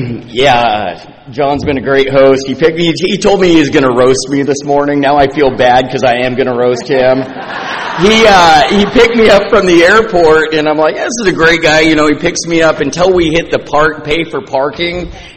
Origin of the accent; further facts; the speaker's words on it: Portland, Oregon, United States; I am from the Portland area. I always say I'm from Oregon, not from Portland. So no judgment there. I'm a native Oregonian.